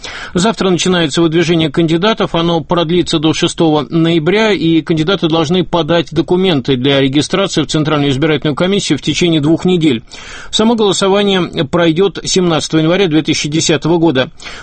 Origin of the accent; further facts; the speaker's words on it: Moscow, Russia; Я москвич